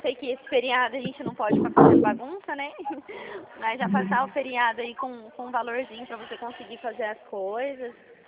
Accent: Dracena, São Paulo, Brazil; Eu sou de Dracena.

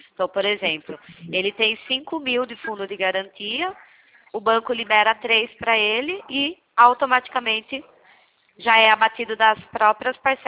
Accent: Itu, São Paulo, Brazil; Tem pessoas que acham que eu sou do Sul, só pra você ter ideia. Eu falei, não, do Sul nem tem nem como, né? É porque a gente fala muito arrastado aqui no interior, né?

